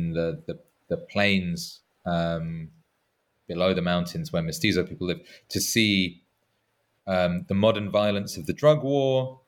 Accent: England, United Kingdom; to me as an Englishman

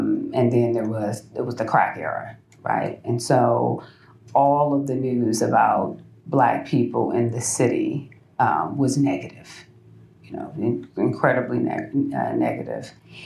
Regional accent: Los Angeles, California, United States; I graduated from UCLA. Like I said, I'm from Los Angeles. I graduated from UCLA.

